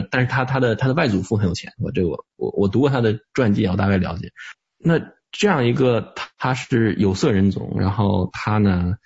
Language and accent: Chinese; United Kingdom; 这是我从小在英国长大我所看到的。